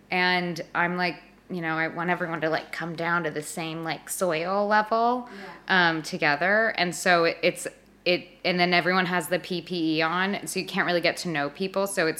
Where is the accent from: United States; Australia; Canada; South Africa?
United States; Los Angeles, California; In the Valley.